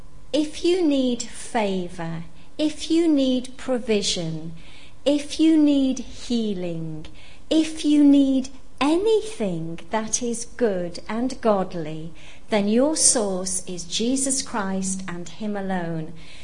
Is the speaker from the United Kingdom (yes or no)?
yes; United Kingdom; accent: British English; You know, being British English, some people find it strange the way I use the word lovely.